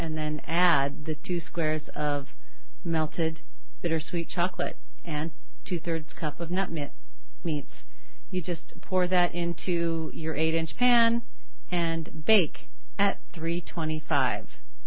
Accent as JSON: {"language": "English", "region": "Midwest", "country": "United States", "said": "we're all from the Midwest"}